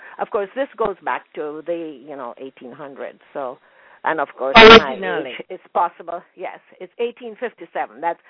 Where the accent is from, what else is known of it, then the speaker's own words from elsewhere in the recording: Kingston, Saint Andrew, Jamaica; I grew up mostly in Kingston and St. Andrew, Constance Spring area.